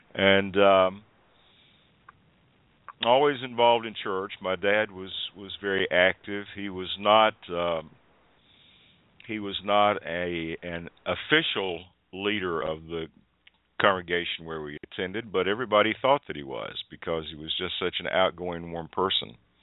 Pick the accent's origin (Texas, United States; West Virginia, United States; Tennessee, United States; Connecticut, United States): Tennessee, United States; I was born in Nashville, but grew up just about 45 miles east of Nashville in a little community with about actually the smallest county in the state of Tennessee as far as land mass